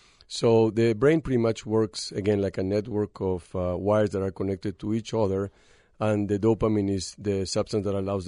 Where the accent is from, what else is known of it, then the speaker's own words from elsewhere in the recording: Peru; English is a second language; moved away as an adult; when I was a young medical student back in my home country, Peru, in South America